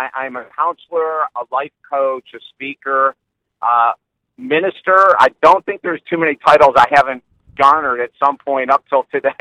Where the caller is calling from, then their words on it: Fort Myers, Florida, United States; Fort Myers, just south of Tampa on the Gulf of Mexico.